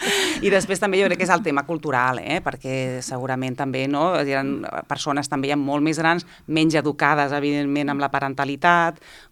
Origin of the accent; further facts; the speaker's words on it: Barcelona, Catalonia, Spain; also born or lived in Granada; jo vaig néixer a Granada, jo no vaig néixer aquí a Barcelona, llavors jo tinc els meus cosins que sí que van néixer aquí a Barcelona, jo vaig venir petita